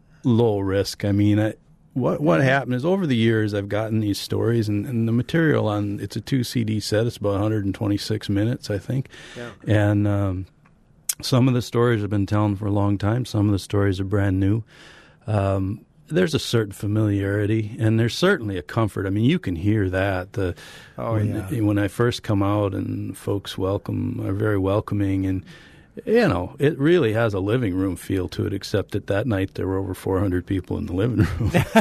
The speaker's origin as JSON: {"language": "English", "region": "Wisconsin", "country": "United States", "said": "and I come from the Red Barn, White Farmhouse, Green Fields, Black and White Cows part of Wisconsin."}